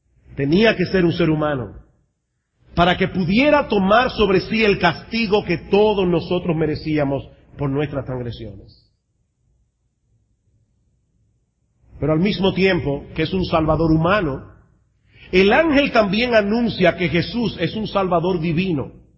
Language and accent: Spanish; San Juan de la Maguana, San Juan, Dominican Republic; born there; Yo nací en San Juan de la Maguana.